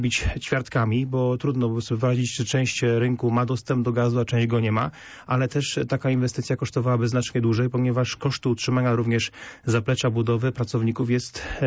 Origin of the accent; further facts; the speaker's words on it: Poznań, Greater Poland Voivodeship, Poland; Racjonalni mieszkańcy Poznania, a takowymi jesteśmy jako poznaniacy